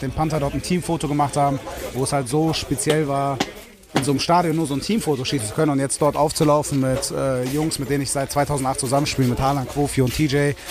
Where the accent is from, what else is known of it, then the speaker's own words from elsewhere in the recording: Düsseldorf, North Rhine-Westphalia, Germany; gerade als Düsseldorfer dann auch